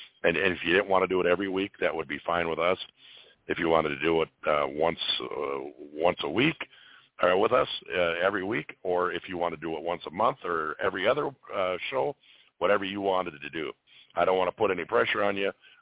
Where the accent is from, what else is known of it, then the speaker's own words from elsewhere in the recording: Minnesota, United States; I'm from Minnesota.